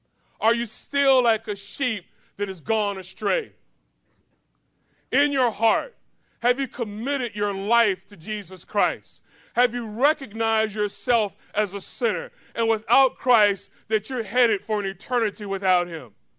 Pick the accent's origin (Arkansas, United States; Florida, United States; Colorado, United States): Florida, United States; Because I'm from Florida and lakes everywhere, so we ski.